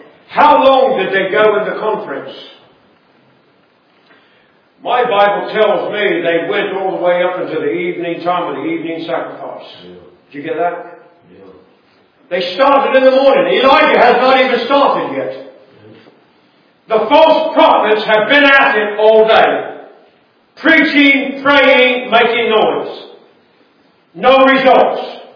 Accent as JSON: {"language": "English", "country": "Papua New Guinea", "tie": "born or raised there", "said": "Growing up in New Guinea and having a farming, agricultural background, I was always interested in what that meant."}